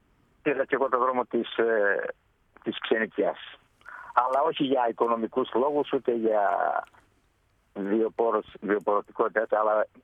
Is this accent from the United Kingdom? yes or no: no; Greece; also born or lived in Mannheim, Germany; Και γεννήθηκα στο Μάνχαϊμ και μετά από 4 γύρισα στην Ελλάδα 4 χρονών.